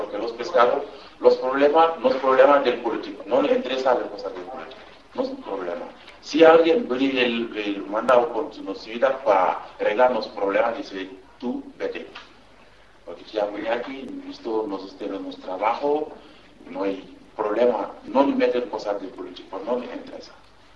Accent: Dakar, Senegal; born there; Spanish is a second language; Yo nací en el capital, en Dakar, yo vivo con mi abuela, está en una ciudad, se llama Mur. Es el ciudad de los turistas

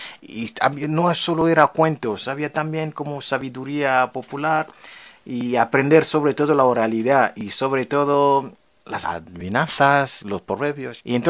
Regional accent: Republic of the Congo; del Congo, bueno, soy del Congo, de la República del Congo, no de la República Democrática del Congo

